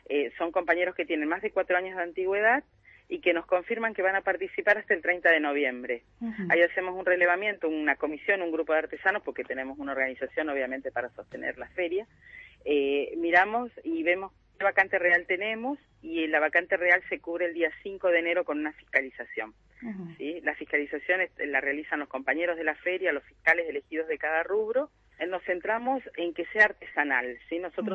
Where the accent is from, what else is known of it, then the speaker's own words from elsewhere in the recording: Neuquén, Argentina; also born or lived in Brazil; now in Las Grutas, Argentina; Yo soy neuquina, viví en Brasil, volví a Neuquén y después ya empezamos a venir a hacer la temporada acá y hace 22 años que me vine a vivir